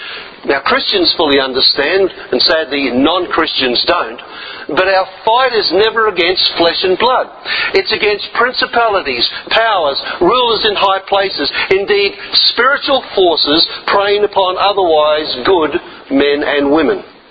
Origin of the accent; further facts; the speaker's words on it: Australia; But as an Australian citizen, I choose to exercise my democratic right.